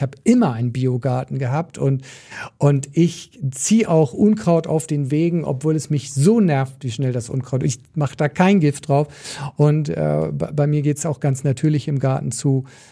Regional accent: Northern Germany, Germany; Ich komme ja aus Norddeutschland

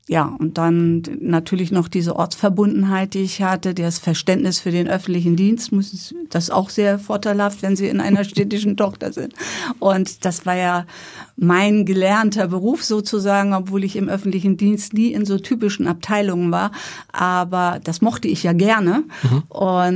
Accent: Bad Segeberg, Schleswig-Holstein, Germany; ich komme ja aus Bad Segeberg, da bin ich geboren. Ich komme eigentlich vom Lande

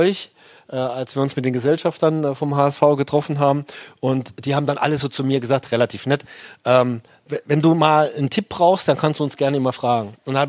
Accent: Saarland, Germany; now in Hamburg, Germany; Mittlerweile nehme ich auch wieder Französischunterricht hier in Hamburg, weil ich bin ja im Saarland groß geworden, da war es die zweite Fremdsprache.

